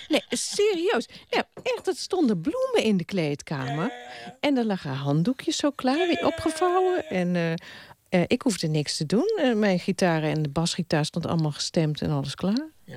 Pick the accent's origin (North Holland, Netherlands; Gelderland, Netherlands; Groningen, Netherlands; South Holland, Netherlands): Gelderland, Netherlands; Tiel; Ik kwam uit Tiel